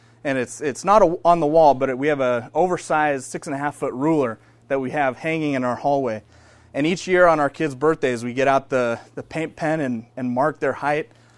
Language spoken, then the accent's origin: English; Sun Valley, California, United States; I grew up in Sun Valley, near Burbank, about a half hour south of here. Went to Village Christian School in Sun Valley